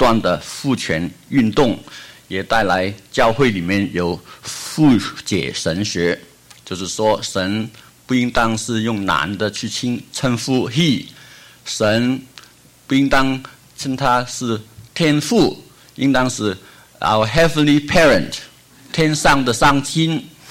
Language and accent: Chinese; Hong Kong; also born or lived in Liuzhou, China; 我是中国大陆出生的，在香港长大。我生在广西柳州，就是棺材木很出名的地方。